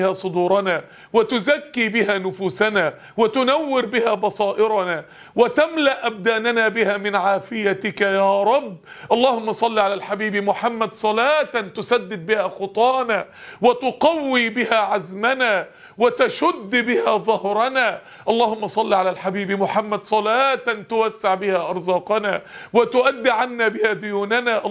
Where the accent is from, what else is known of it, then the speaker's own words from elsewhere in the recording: Egypt; أتكلم معكم باللهجة المصرية، وإن شئتم أن نتكلم باللغة العربية الفصحى